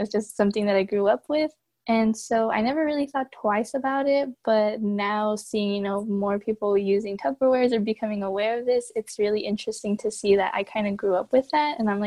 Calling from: Norwalk, California, United States; I'm calling in from Norwalk, California.

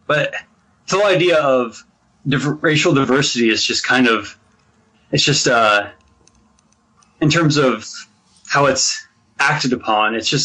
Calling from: Midwest, United States

